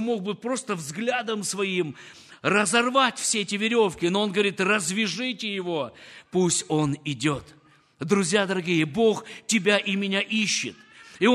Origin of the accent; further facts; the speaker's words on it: Sochi, Krasnodar Krai, Russia; now in Siberia, Russia; Мой родной край, друзья, это город Сочи. Сибирь стала второй родиной.